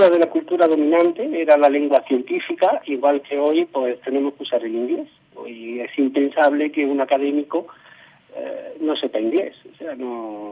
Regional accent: Córdoba, Andalusia, Spain; moved away as an adult; also born or lived in Madrid; yo nací en Córdoba y me crié en Córdoba hasta los 18 años, que marché a Madrid a estudiar la carrera.

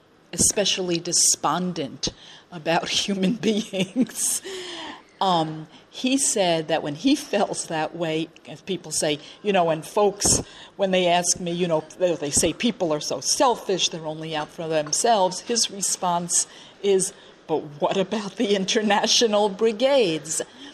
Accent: New York, United States; now in Chicago, United States; I live in Chicago. I'm from New York.

